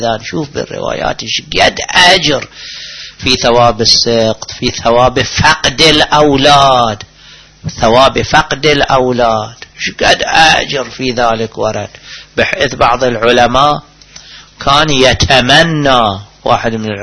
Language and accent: Arabic; Najaf, Najaf Governorate, Iraq; مو مثلنا اللي من أول كنا في النجف،